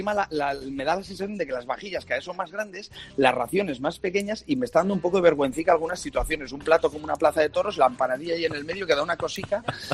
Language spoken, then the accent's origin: Spanish; Casasola de Arión, Castile and León, Spain; now in Madrid, Spain; Casasola de Arión es un pueblo pequeñito de Valladolid, sí. Y lo que te decía, como somos 300